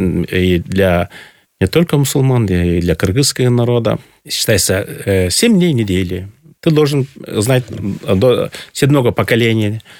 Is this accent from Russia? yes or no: no; Kaindy, Chüy Region, Kyrgyzstan; Вот я родом с Чуйской долины, село Каинда. Это главное село, откуда начинается Чуйская долина, со стороны востока. Первое село.